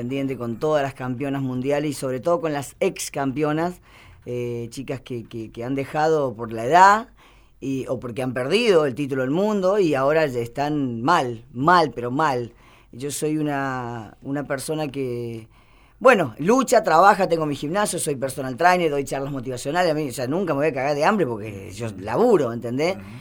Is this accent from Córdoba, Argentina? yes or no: yes; Córdoba, Argentina; also born or lived in Jujuy / Mexico / New York; now in Santa Fe, Argentina; que yo te recuerdo que nací en Jujuy, sí. Me crié en Córdoba, estuve en México, viví en Nueva York un año